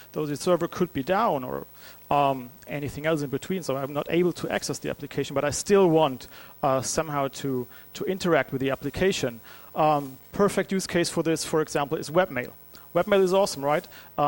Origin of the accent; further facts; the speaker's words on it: Baden-Württemberg, Germany; English is a second language; As you can probably judge from my last name, I'm from Germany. I'm actually coming from a region near Mannheim.